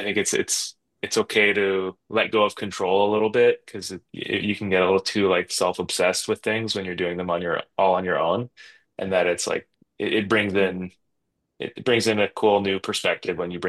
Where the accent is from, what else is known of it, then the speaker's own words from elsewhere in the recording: Ontario, Canada; Scott and I growing up in Ontario, I feel like our musical network really started there in Ontario in the GTA.